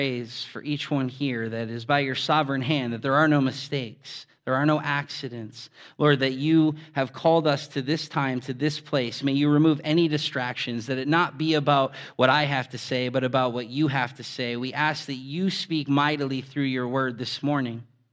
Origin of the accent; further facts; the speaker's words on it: Massachusetts, United States; now in Michigan, United States; See, I'm from Massachusetts. So I was actually alone out here in Michigan.